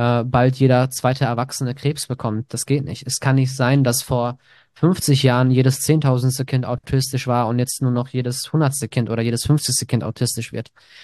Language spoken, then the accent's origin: German; Greece; Ich bin einfach nur ein Mensch, bin ein Grieche, der wahrscheinlich nichts kann